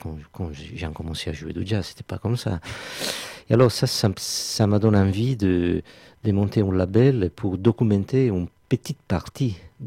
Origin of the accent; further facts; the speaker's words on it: Sardinia, Italy; French is a second language; je dirige le festival en Sardaigne qui s'appelle Time in Jazz dans mon village natal depuis 23 ans.